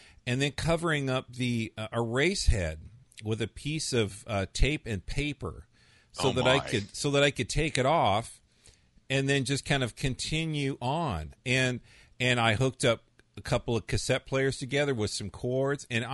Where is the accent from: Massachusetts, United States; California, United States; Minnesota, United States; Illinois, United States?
California, United States; San Bernardino; born there; I was born in San Bernardino, and I've tried to forget about that.